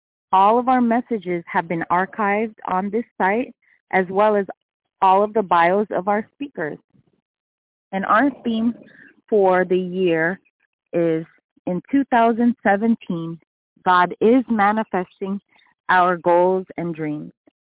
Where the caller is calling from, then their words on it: Snellville, Georgia, United States; I'm calling from Snellville, Georgia.